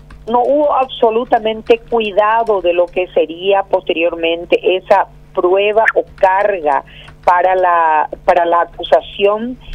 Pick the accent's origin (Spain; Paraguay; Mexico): Paraguay; como paraguayos y paraguayas